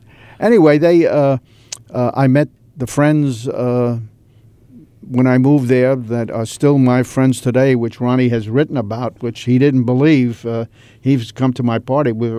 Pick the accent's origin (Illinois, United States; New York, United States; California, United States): New York, United States; my parents, Greek immigrants. I was born in Hell's Kitchen, raised there, moved to Astoria, which was a big step up from the slums of New York, living in a railroad flat.